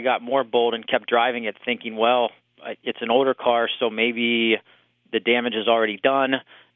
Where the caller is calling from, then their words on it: Summit, Wisconsin, United States; I'm calling from Summit, Wisconsin, which is just south of Oconomowoc.